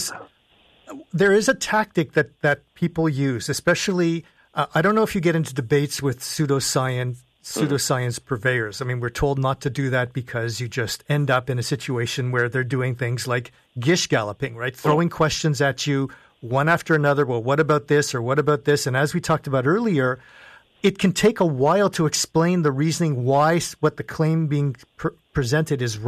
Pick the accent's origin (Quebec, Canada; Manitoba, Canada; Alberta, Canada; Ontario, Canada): Quebec, Canada; Montreal; I'm from Montreal as well.